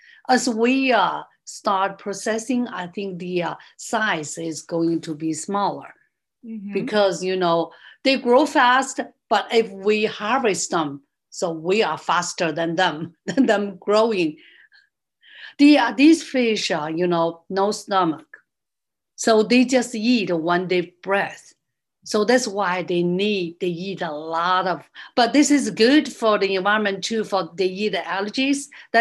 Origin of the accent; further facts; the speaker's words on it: China; moved away as an adult; now in United States; I came from China